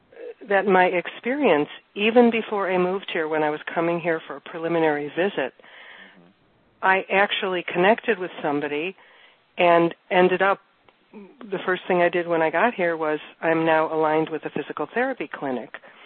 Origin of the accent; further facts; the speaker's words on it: Ohio, United States; now in Chicago, United States; I moved to Chicago from Ohio